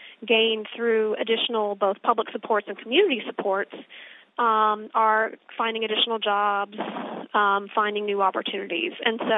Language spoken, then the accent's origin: English; Texas, United States; And as a Texan, you know, it's in my DNA. Responsibility is a key part of what it means to be a Texan and be an American